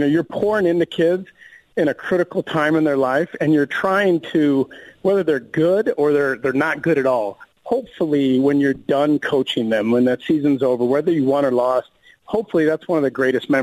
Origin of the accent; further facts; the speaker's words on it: Tampa, Florida, United States; After, obviously, Tampa's my hometown. That's where I grew up. I went to high school a mile from the stadium, though.